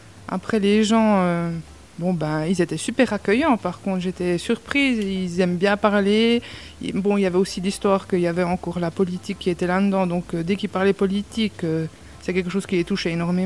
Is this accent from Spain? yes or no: yes; Spain; French is a second language; now in France; Bah parce que je suis espagnole et puis il faut s'affirmer dans ce village. La seule étrangère ici dans le village